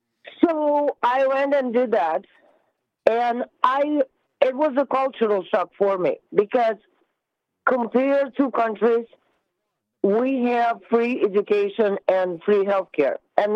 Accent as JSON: {"language": "English", "country": "Russia", "moved": "as an adult", "said": "Listen, you know I'm an immigrant, right? I'm from Russia."}